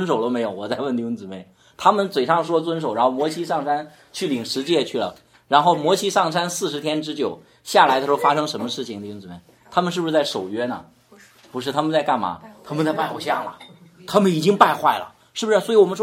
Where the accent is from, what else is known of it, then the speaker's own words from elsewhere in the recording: China; 我们就说中国在1945年的时候打败了日本，我们很高兴，是吧？因为我是中国人，对不对？